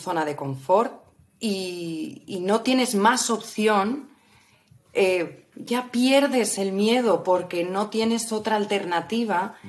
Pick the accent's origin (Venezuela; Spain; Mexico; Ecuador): Spain; soy española, encantada de conocerte